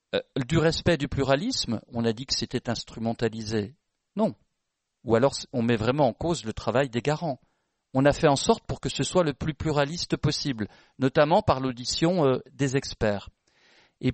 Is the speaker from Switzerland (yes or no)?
yes; Switzerland; now in France; c'est pas parce que je vis en France et que je suis suisse